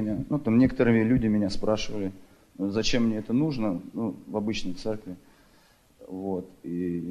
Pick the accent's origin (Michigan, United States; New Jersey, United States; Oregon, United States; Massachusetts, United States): Oregon, United States; Salem; я из Сейлома, Сейлом, Орегон.